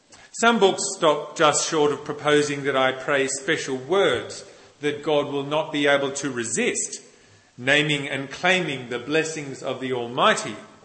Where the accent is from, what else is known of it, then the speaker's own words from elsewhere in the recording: Australia; And as an Australian, I will try and speak English as best as I am able